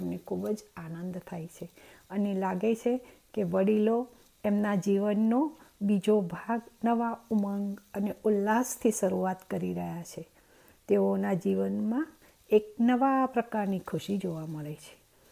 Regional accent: Mumbai, Maharashtra, India; now in Perth, Australia; હું મૂળ મુંબઈની છું. ઓસ્ટ્રેલિયા પર્થમાં 19 વર્ષથી મારા દીકરા સાથે રહું છું

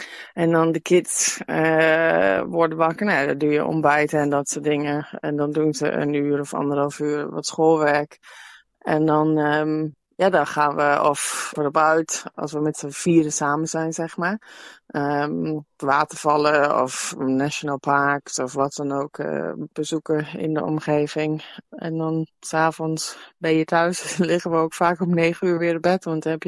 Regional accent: Netherlands; moved away as an adult; omdat we ook allebei geen familie hier hebben. Want ik kom dus uit Nederland en mijn partner komt uit Ierland.

